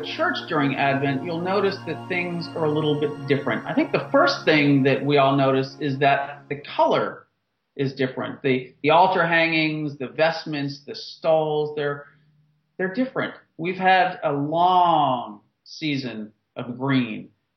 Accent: Baltimore, Maryland, United States; partly because I'm from Baltimore and I'm a big Baltimore Colts fan.

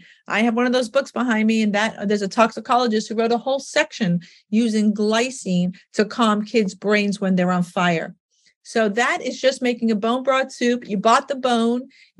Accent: New York, United States; because I'm pretty straight up, you know, I'm also a New Yorker

